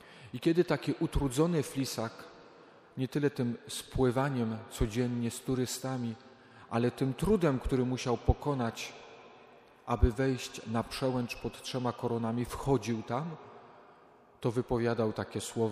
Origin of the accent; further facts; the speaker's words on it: Lesser Poland, Poland; Ja, moi drodzy, pochodzę z gór. Dorastałem, obserwując codziennie trzy korony.